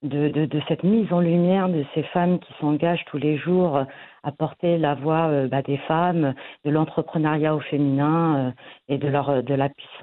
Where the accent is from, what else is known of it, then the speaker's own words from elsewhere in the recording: France; born there; Je suis franco-marocaine, berbère du nord du Maroc. Donc je suis aussi fille. Et donc moi, je suis née en France.